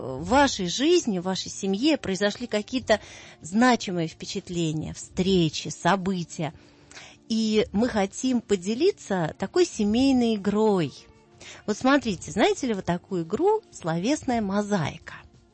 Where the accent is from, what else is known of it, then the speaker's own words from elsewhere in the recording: Russia; мы вернулись из Грузии на родину, в Россию